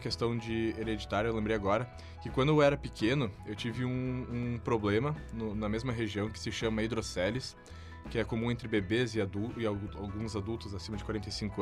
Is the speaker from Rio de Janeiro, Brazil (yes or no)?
no; Arroio do Meio, Rio Grande do Sul, Brazil; lá da minha cidade, que eu não recordo o nome, mas eu recebi uma ligação, ah, aqui é o fulano daqui de Arroio do Meio